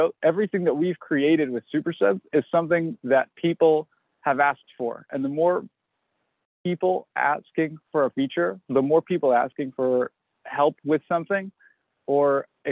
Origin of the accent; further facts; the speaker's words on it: Kentucky, United States; I'm from Kentucky, and I have so many great memories of working with the NLS and the KTBL in Kentucky.